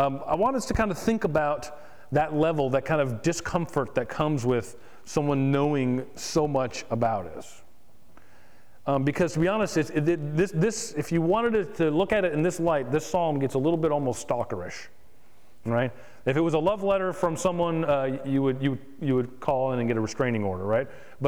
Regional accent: West Palm Beach, Florida, United States; I come from West Palm Beach, where there's a beach. Trust me, there's a lot of sand.

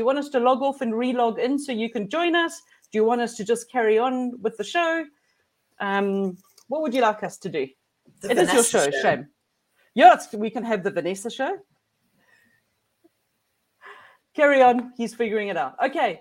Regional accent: Johannesburg, Gauteng, South Africa; I'm here from Johannesburg in South Africa. It's cold here.

